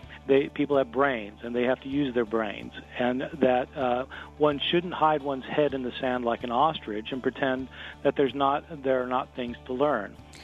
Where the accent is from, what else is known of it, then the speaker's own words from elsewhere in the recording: Lawrence, Kansas, United States; And so I was raised in Lawrence, Kansas, where the Kansas Jayhawks are.